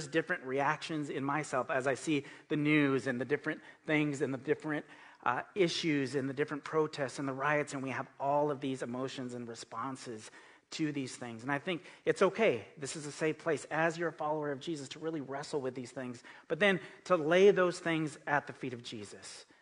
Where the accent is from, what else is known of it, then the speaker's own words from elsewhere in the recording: Los Angeles, California, United States; I was raised in Los Angeles, and with that, I am a Mexican-American, and I noticed that there was tensions there when it comes to racial issues, racism, prejudice in LA.